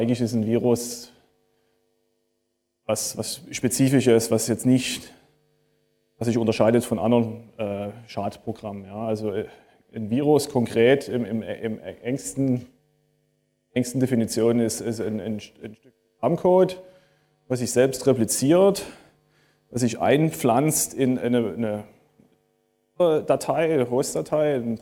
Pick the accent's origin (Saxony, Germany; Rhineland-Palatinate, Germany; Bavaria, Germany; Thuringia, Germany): Saxony, Germany; Dresden; now in Finland; ich komme ursprünglich aus Dresden, deswegen komme ich gerne mal hier auf Heimaturlaub quasi, immer wieder jedes Jahr nach Chemnitz. Ich wohne mittlerweile in Finnland.